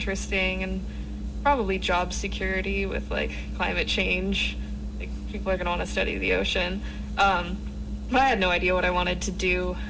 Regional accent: Albany, Oregon, United States; I'm actually from Albany, Oregon, grown up here.

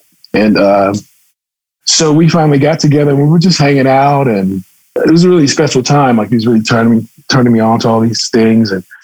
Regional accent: San Antonio, Texas, United States; I grew up mostly in San Antonio, and then when I left home, I went to New Orleans for about a year.

